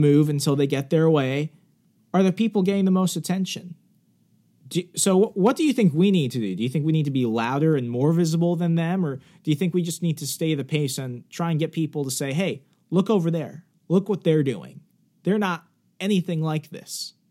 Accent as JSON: {"language": "English", "region": "Virginia", "country": "United States", "tie": "born or raised there", "said": "And growing up in Fairfax County, you know, Fairfax County, Virginia ruins it for the rest of the Commonwealth."}